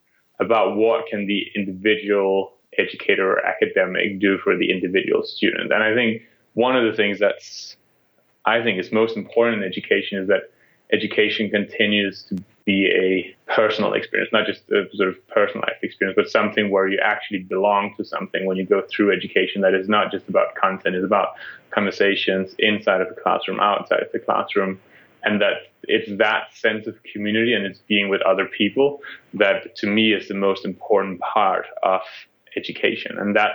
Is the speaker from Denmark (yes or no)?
yes; Denmark; moved away as an adult; also born or lived in United States; I grew up in Denmark, a small country in Northern Europe that's known for having free education.